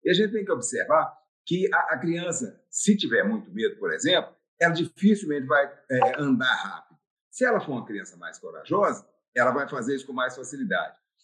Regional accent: João Monlevade, Minas Gerais, Brazil; born there; Já se tinha naquela época relatos de outros casos na cidade, João Molevade, onde eu nasci

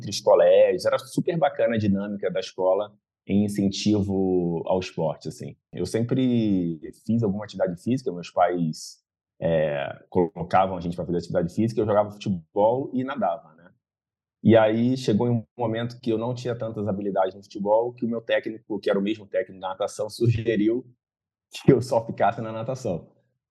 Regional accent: Rio de Janeiro, Brazil; Cresci, nasci no Rio de Janeiro, na capital. Sou carioca da gema, como o pessoal fala, né? Nasci ali em Jacarepaguá, num bairro chamado Praça Seca, muito conhecido como Zona Suburbana, no Rio de Janeiro.

